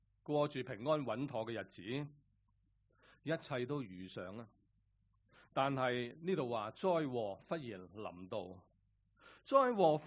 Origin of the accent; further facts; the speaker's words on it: Hong Kong; 我们香港人开始都想了，在网上都谈了